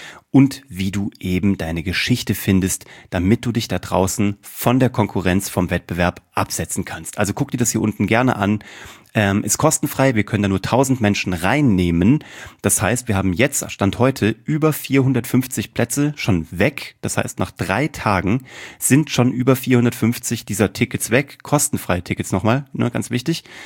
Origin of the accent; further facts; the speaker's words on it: Kassel, Hesse, Germany; Ich komme eigentlich aus einer sehr amateurhaft kunstbegeisterten Familie. Ich bin in Kassel groß geworden.